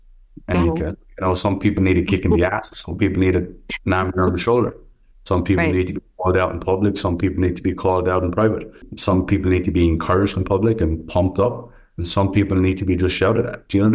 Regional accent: Ireland; So I grew up in Ireland and we had a pub.

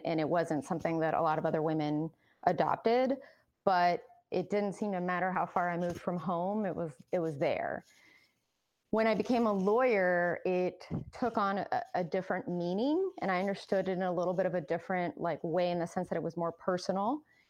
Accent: Mexico; soap operas that took a strong hold in the 80s when I was growing up in Mexico.

